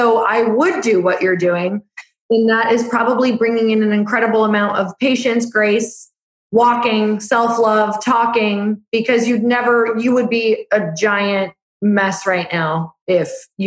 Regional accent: Midwest, United States; I'm from the Midwest, so I can say all these things that are not actually totally.

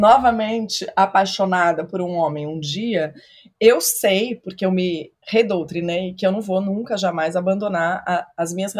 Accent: São Paulo, Brazil; now in Rio de Janeiro, Brazil; eu moro no Rio, mas eu sou de São Paulo

